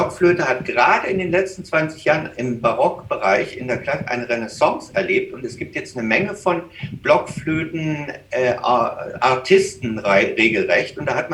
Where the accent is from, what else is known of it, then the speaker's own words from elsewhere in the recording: Chemnitz, Saxony, Germany; Also ich komme aus Chemnitz ursprünglich, das liegt am Fuß des Erzgebirges und das ist ja so eine Klöppel-Handwerksregion früher gewesen